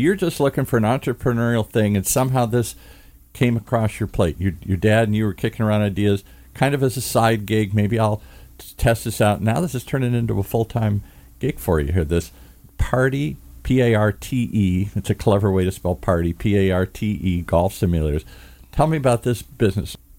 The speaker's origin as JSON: {"language": "English", "region": "Michigan", "country": "United States", "tie": "born or raised there", "said": "I grew up in the Midwest, Michigan, wearing my Michigan hats, freezing."}